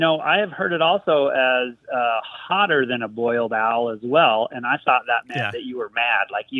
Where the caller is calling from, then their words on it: Frisco, Texas, United States; I'm calling you from Frisco, Texas